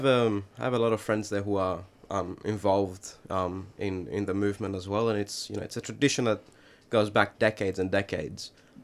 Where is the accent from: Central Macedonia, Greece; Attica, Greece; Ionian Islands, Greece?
Central Macedonia, Greece; Thessaloniki; I mean, I'm from Thessaloniki.